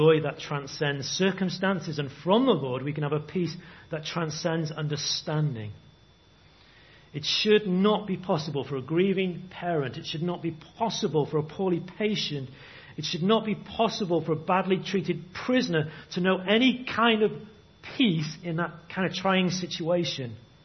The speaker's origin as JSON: {"language": "English", "region": "Wales", "country": "United Kingdom", "tie": "born or raised there", "said": "I was brought up in the Vale of Llangollen, and we used to have a mist that would descend into the valley."}